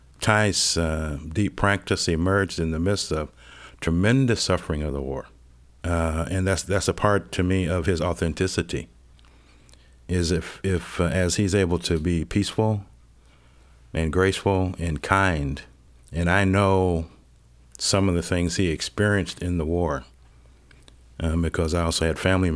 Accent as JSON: {"language": "English", "town": "Cleveland", "region": "Ohio", "country": "United States", "tie": "born or raised there", "said": "I grew up in Cleveland, Ohio. If I'd have been operating out of that mindset of my youth, I would just say, you know, forget you."}